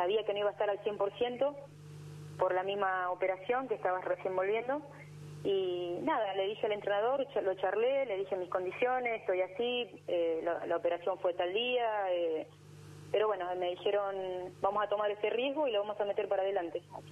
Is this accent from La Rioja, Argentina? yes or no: yes; La Rioja, Argentina; now in Bahía Blanca, Argentina; obviamente lo tengo tanto en La Rioja o en otras universidades, mucho más cerca de donde soy yo.